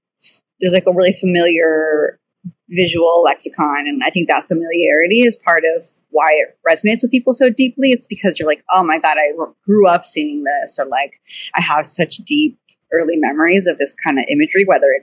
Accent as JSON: {"language": "English", "region": "Southeast", "country": "United States", "tie": "born or raised there", "said": "because it's so prevalent on the West Coast, but I grew up in the Southeast."}